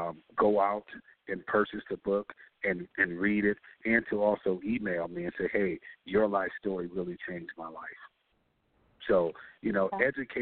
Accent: Racine, Wisconsin, United States; I'm born and raised in Racine, Wisconsin. So I am from the state of Wisconsin.

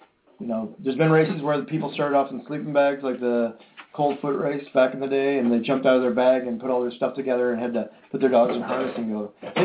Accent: Chattanooga, Tennessee, United States; born there; I was born in Chattanooga, so I love the South.

